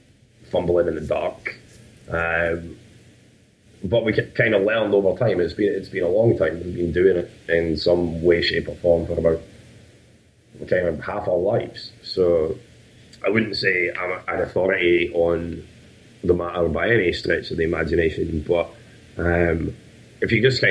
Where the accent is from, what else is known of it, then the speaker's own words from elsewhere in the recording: Alyth, Scotland, United Kingdom; Michael and I grew up in Aileth, East Highland, Perthshire